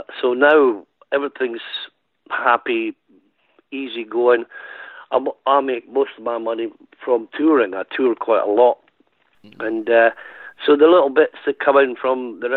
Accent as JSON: {"language": "English", "town": "Edinburgh", "region": "Scotland", "country": "United Kingdom", "tie": "born or raised there", "said": "Yeah, I was born and bred in Edinburgh. My parents were from the north of Ireland. They came over to start a bit of a new life here in Edinburgh."}